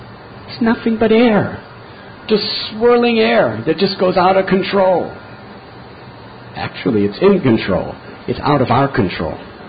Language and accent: English; Chicago, Illinois, United States; I'm from Chicago, so is Trinakarta Prabhu.